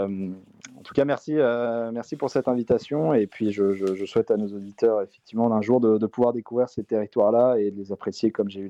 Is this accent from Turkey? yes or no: no; Auvergne-Rhône-Alpes, France; Il se passe entre la Sicile et ma région natale, qui est la Haute-Savoie.